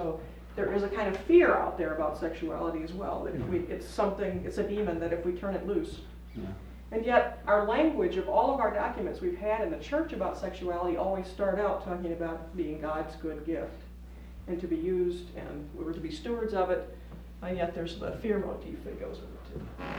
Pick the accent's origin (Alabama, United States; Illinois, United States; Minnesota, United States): Minnesota, United States; At Lutheran Northwestern, which is in my hometown, the largest of the Lutheran seminaries, there is a course, but it's an elective.